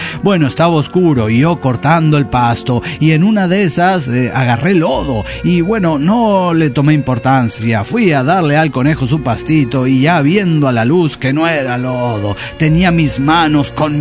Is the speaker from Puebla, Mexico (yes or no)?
no; Jalisco, Mexico; now in Aguascalientes, Mexico; Con ustedes desde Aguascalientes, México. Bueno, yo en realidad soy de un pueblo de los Altos de Jalisco. Solo que, como todo buen foráneo, salí de mi tierra para estudiar.